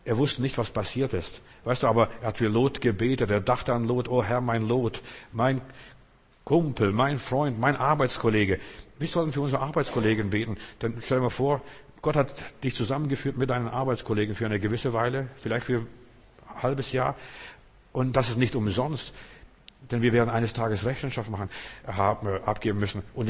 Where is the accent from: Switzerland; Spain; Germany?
Germany; ich bin ja Deutscher, das ist eine deutsche Mentalität, deutsche Art